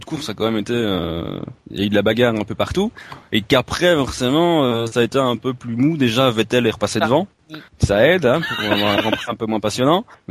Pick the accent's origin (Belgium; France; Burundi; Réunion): Belgium; Comme je suis belge